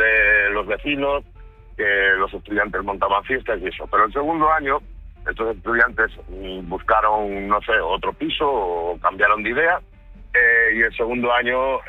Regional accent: Galicia, Spain; Yo soy natural de Galicia y compré un piso

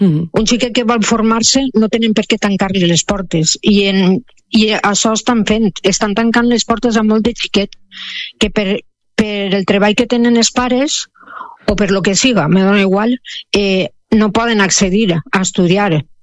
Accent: Pego, Valencian Community, Spain; xiques del meu poble, jo sóc de Pego, del meu poble també

